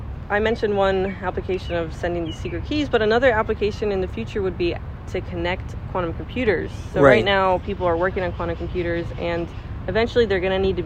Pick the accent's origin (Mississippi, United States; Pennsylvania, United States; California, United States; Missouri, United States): Pennsylvania, United States; So I grew up in Pennsylvania